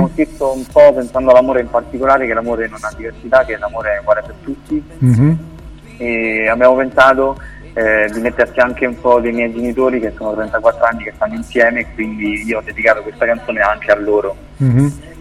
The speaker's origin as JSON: {"language": "Italian", "town": "Rome", "region": "Lazio", "country": "Italy", "lives_now": "Mentana, Italy", "said": "io sono di Roma. Abito a Mentana, mm-hmm. E ho 27 anni"}